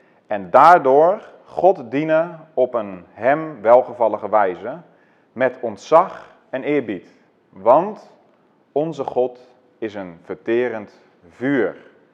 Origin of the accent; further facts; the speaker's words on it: Netherlands; Je ziet dat dus ook, dat wij als Nederlanders dat daar allemaal een beetje last van hadden en misschien wel hebben.